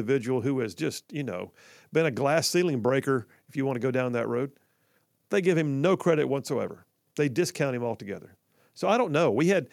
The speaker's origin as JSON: {"language": "English", "town": "Huntsville", "region": "Alabama", "country": "United States", "said": "I'm from Huntsville originally. A lot of my family's still there."}